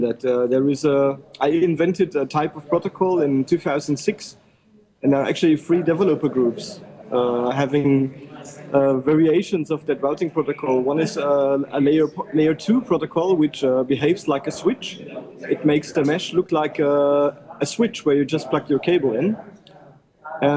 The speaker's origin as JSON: {"language": "English", "region": "Berlin", "country": "Germany", "said": "For example, I come from Berlin. We cover large parts of the city of Berlin with such a mesh-type network."}